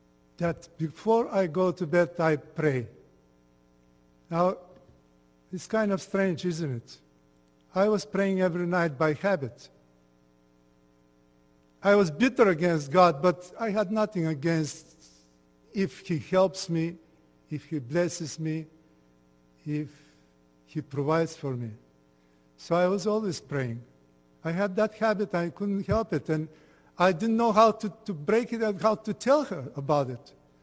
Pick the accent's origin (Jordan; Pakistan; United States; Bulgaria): Bulgaria; I was born in Bulgaria in the family of a pastor and grew up admonished and taught in the faith of Jesus Christ.